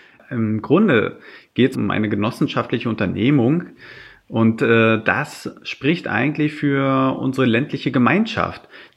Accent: Brandenburg, Germany; Ja, meine alte Heimat.

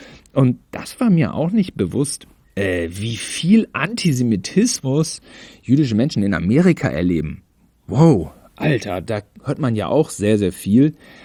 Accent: Germany; ich bin Deutscher.

